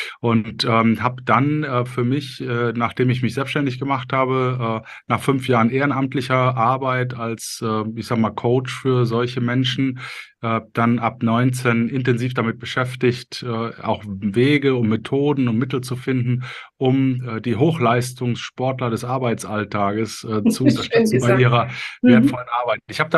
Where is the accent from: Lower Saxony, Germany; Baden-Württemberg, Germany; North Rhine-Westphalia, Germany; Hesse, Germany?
North Rhine-Westphalia, Germany; Cologne; ich habe das Buch veröffentlicht als Kölsche Jung